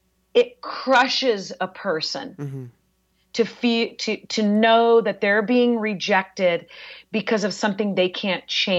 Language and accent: English; California, United States; I grew up in the South Bay and, you know, my parents were upper middle class and we went to phenomenal public schools our whole lives, but we were the brown kids.